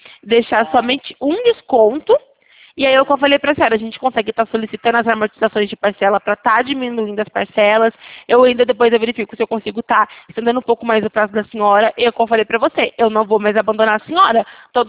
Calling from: Campinas, São Paulo, Brazil; Eu falo aqui, na verdade, de Campinas.

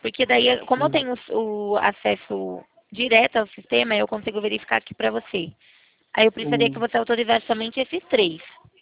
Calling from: Campinas, São Paulo, Brazil; Não, eu falo da região de Campinas, São Paulo, conhece?

